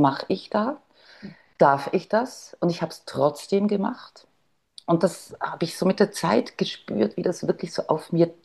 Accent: Bern, Switzerland; accent: Bernese German; Da mache ich doch gerade eine berndeutsche Ansage. Ja … bin Schweizerin, bin die älteste Tochter von vier Kindern.

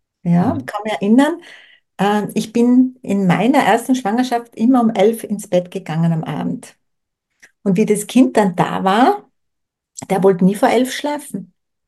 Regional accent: Tyrol, Austria; ich bin ja aus Tirol

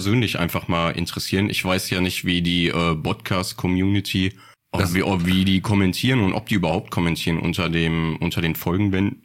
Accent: Bottrop, North Rhine-Westphalia, Germany; ich bin in Fulenbrock groß geworden und bin dann irgendwann nach Graffenwald gezogen.

